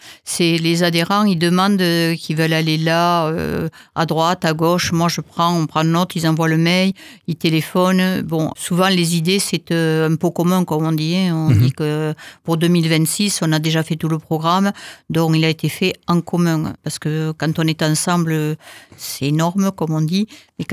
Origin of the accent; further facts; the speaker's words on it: Longages, Occitanie, France; Moi, je suis de Longage de par mes arrière-grands-parents et mes parents.